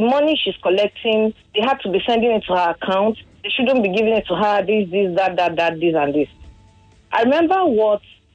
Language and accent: English; Ikorodu, Lagos, Nigeria; from Ikorodu.